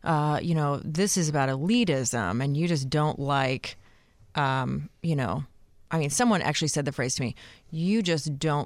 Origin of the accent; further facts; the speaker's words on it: the South, United States; I am from the South. I have lived in several Southern states